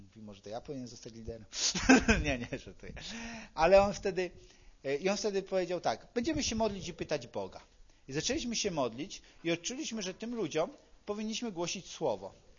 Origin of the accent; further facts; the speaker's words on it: Lubusz Voivodeship, Poland; ja pochodzę z diecezji zielonogórsko-gorzowskiej, czyli nad całą granicą z Niemcami